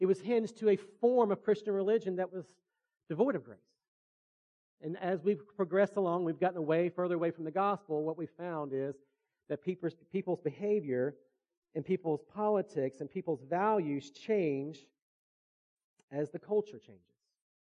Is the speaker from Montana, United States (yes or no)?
no; Virginia, United States; And so I grew up in Virginia, and I grew up in the shadow of Liberty University, Jerry Falwell, Thomas Rowe Baptist Church.